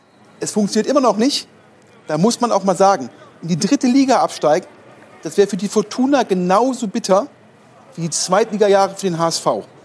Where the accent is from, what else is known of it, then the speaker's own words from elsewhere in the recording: Düsseldorf, North Rhine-Westphalia, Germany; Da muss man ganz klar sagen, ich bin Düsseldorfer, ich bin